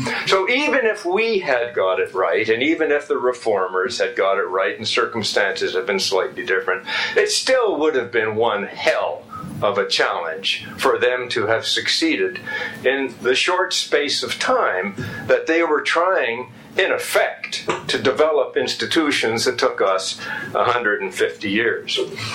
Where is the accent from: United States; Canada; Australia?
Canada; I think Russians are different. I'm Canadian. I'm different.